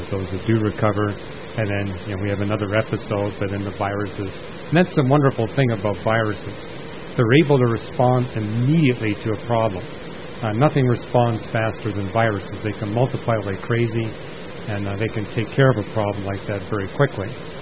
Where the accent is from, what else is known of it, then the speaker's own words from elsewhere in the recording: Vancouver, British Columbia, Canada; where I grew up in Vancouver, 100% of their water was snow and glacier melt.